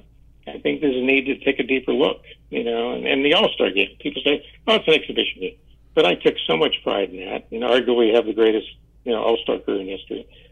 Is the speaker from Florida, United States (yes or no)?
yes; Tampa, Florida, United States; I was an only child growing up in Tampa, Florida, and Mom used to go to work at 8 in the morning